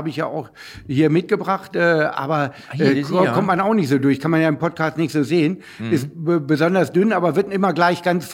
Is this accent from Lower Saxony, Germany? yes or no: yes; Hanover, Lower Saxony, Germany; Aber ich möchte natürlich nochmal als Hannoveraner auf Hannover 96 zurückkommen.